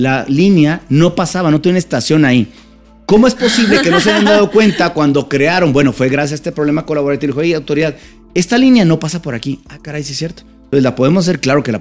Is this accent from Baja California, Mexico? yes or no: yes; Mexicali, Baja California, Mexico; now in Mexico City, Mexico; Yo vengo de Baja California, de un municipio de Mexicali, Baja California, y es muy común las tienditas como aquí en la Ciudad de México